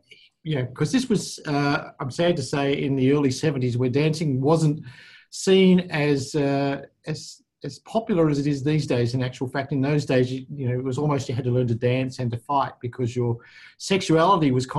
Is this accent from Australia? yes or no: yes; Perth, Western Australia, Australia; He started a business called Tom's Tyres. I'm from Perth.